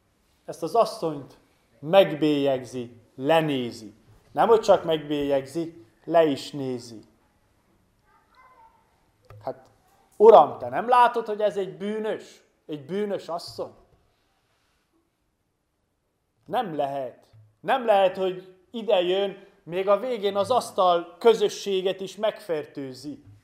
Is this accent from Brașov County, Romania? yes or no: yes; Zizin, Brașov County, Romania; A szülőfalumban, ugye ez Brassó mellett Zajzonban